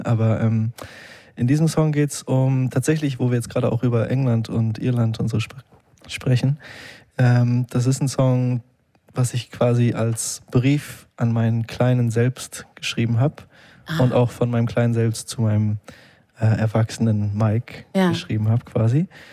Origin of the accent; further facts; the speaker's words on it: Israel; also born or lived in Cologne, Germany; Ich habe viel Einfluss von der orientalischen Kultur. Also ich bin auch in Israel aufgewachsen, unter anderem.